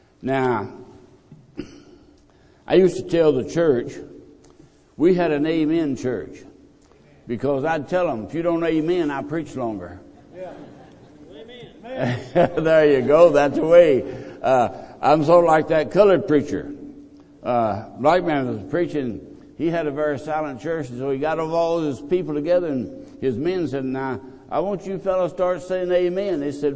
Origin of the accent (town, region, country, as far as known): Texas, United States; born or raised there; also born or lived in New Orleans, Louisiana